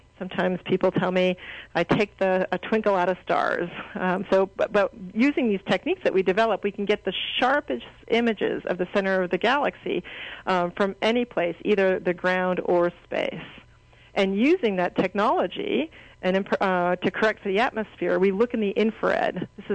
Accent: Los Angeles, California, United States; I'm from Los Angeles. I have a very clear appreciation for what dust does.

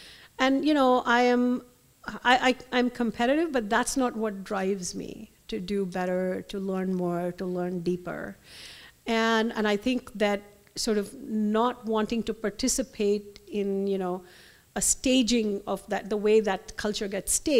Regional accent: Delhi, India; So my family is from the south of India. We're South Indians, and I grew up in Delhi, which is the north, which is culturally quite distinct.

